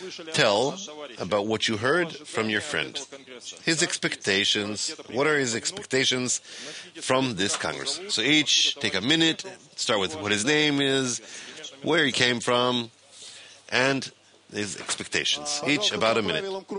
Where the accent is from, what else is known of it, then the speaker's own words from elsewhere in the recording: Moscow, Russia; I'm from Moscow.